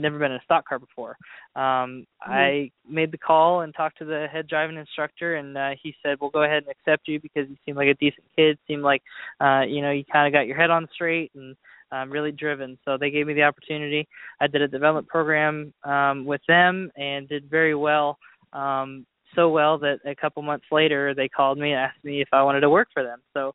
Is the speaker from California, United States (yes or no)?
no; Georgia, United States; also born or lived in Ligonier, Pennsylvania; so I was born in Pennsylvania, a small town called Ligonier. I lived there for the first 5 years of my life, and I think I was in about sixth grade and we moved to Georgia.